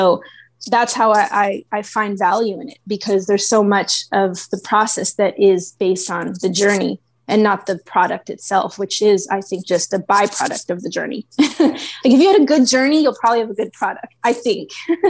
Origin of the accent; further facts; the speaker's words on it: Oakland, California, United States; I think that growing up in the Bay Area and in Oakland specifically, I think the Bay Area does support the arts in a really unique way.